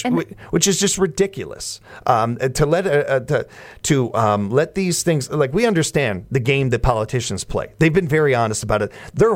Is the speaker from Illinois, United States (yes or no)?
yes; Chicago, Illinois, United States; I grew up in Chicago. I know politics.